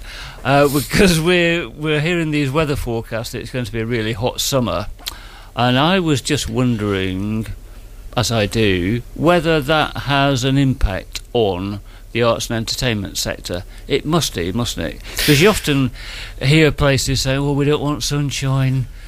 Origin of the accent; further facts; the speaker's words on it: Manchester, North West England, United Kingdom; I'm from Manchester.